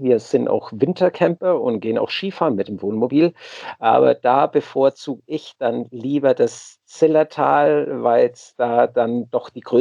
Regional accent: Munich, Bavaria, Germany; als Münchner

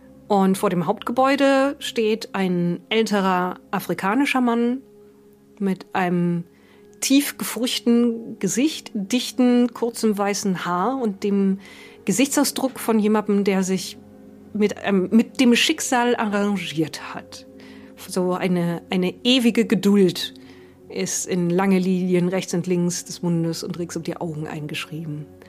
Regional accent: United Kingdom; Ich bin Brite.

